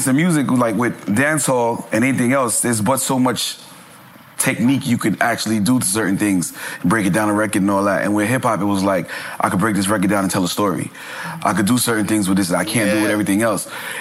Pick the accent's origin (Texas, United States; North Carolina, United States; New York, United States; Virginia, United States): New York, United States; Brooklyn; I was born and raised in Brooklyn.